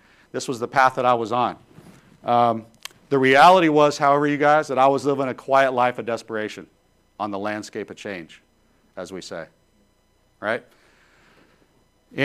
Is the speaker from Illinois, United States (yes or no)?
no; Denver, Colorado, United States; I'm from the Rocky Mountains, the thin air, the mile high city.